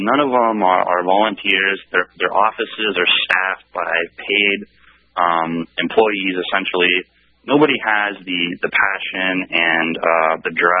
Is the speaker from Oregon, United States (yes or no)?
yes; Portland, Oregon, United States; I'm from Portland, Oregon.